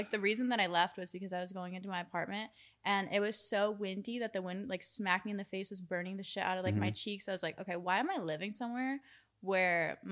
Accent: Syracuse, New York, United States; No, I'm actually from New York. I'm from like upstate New York.

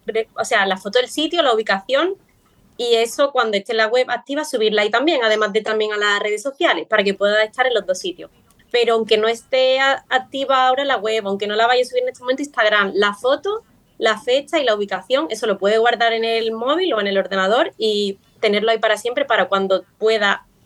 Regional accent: Seville, Andalusia, Spain; now in Pamplona, Spain; yo soy de Sevilla, pero vivo en Pamplona

